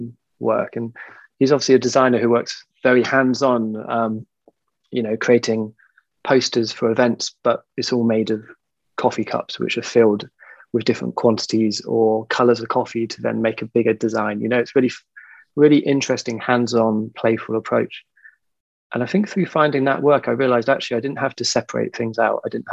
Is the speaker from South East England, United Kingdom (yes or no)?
no; South West England, United Kingdom; So I grew up in the West Country, sort of near Bristol.